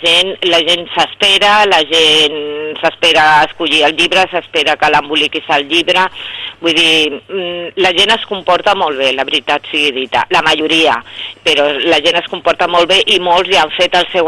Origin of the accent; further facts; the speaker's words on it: Calafell, Catalonia, Spain; Nosaltres, a veure, som segur de Calafell, però som un poble que vivim molt de la segona residència